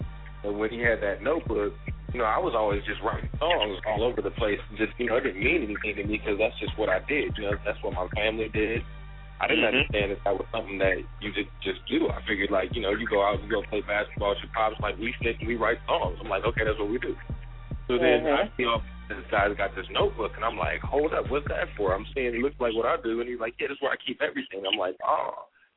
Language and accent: English; Northridge, California, United States; I'm actually from the Valley, you know, Southern California. We have a little spot out here we call the Valley. It's San Fernando Valley. It's a bunch of little cities involved in there, you know, but I was born in Northridge at the Northridge Hospital.